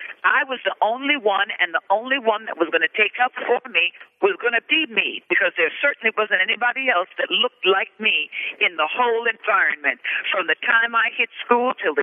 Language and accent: English; Jamaica; now in United States; I'm a Jamaican, half American, very much Jamaican, yes.